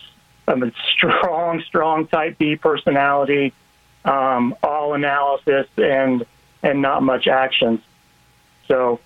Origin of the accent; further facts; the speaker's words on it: Texas, United States; So, I grew up in Texas. I got my undergrad at A&M